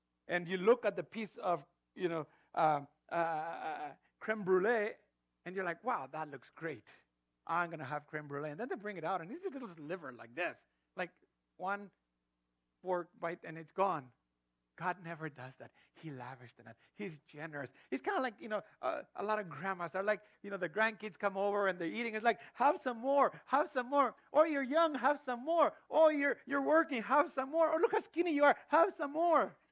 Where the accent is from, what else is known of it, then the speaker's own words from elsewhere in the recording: Mexico; growing up in Mexico, in poverty, but we always had enough to eat